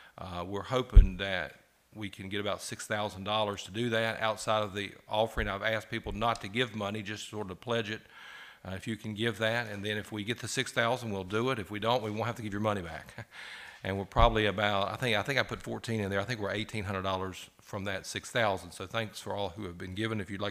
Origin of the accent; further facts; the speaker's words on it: Bible Belt, United States; being an American in the Bible Belt, we don't face as much opposition as other people